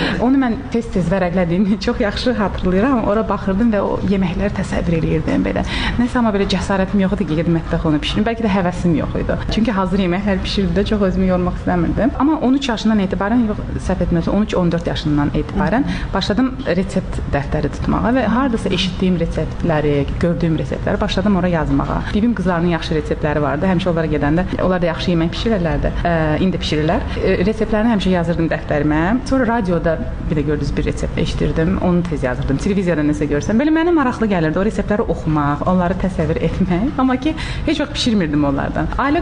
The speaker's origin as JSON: {"language": "Azerbaijani", "region": "Baku", "country": "Azerbaijan", "tie": "born or raised there", "moved": "as an adult", "lives_now": "United States", "said": "Amma mən və bacım Bakıdan olmuşuq. Bakıda böyümüşük."}